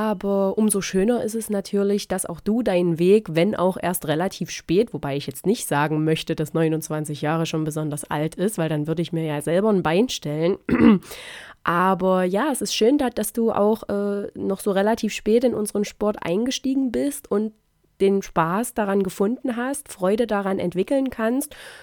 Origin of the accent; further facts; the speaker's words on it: Thuringia, Germany; eine Volti-Gruppe aus meiner Heimat Thüringen